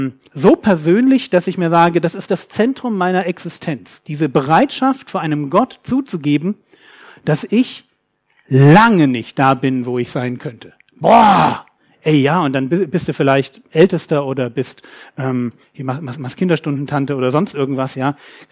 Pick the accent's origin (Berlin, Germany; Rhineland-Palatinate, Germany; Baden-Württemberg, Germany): Berlin, Germany; ich bin aus Berlin, die Berliner sind manchmal direkter